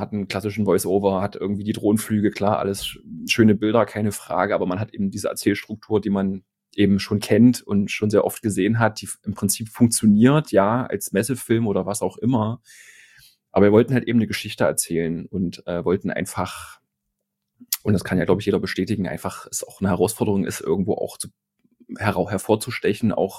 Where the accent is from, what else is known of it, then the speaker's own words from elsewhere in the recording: Naumburg, Saxony-Anhalt, Germany; moved away as an adult; Total, also ist quasi mein Geburtsort und durfte dort groß werden, genau, bin aber dann nach dem Abitur dann weg sozusagen